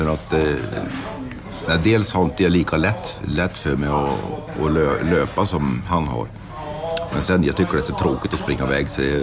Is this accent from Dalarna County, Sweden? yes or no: no; Värmland, Sweden; jag är ju från Värmland egentligen och började på skidgymnasiet i Järpen.